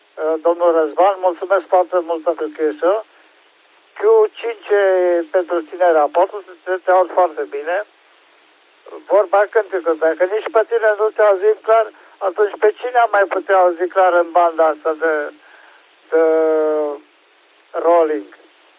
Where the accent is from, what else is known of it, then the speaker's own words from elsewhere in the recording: Oradea, Bihor County, Romania; și sunt din Oradea.